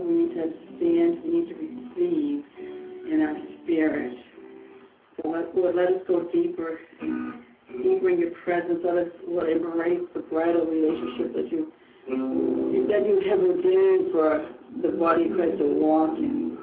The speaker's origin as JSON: {"language": "English", "town": "Boston", "region": "Massachusetts", "country": "United States", "said": "And also, I just want to let you guys know, we're from the Boston area"}